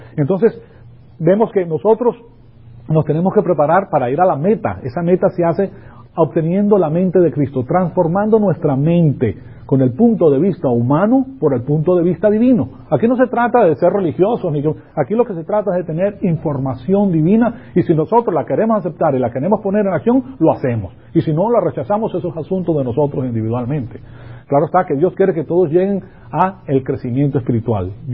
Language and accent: Spanish; Venezuela; Yo me recuerdo que cuando yo me crié en Venezuela, yo tenía un tío mío que era embajador.